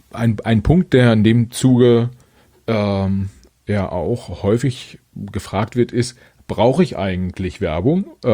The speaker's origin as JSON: {"language": "German", "region": "East Germany", "country": "Germany", "tie": "born or raised there", "said": "also ich bin bis 1989 in der DDR aufgewachsen."}